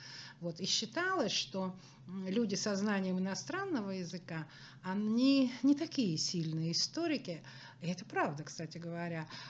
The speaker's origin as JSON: {"language": "Russian", "region": "Ural", "country": "Russia", "said": "а я, как девушка с Урала, даже поначалу побаивалась их, потому что, ну, местности вообще совершенно не знаю"}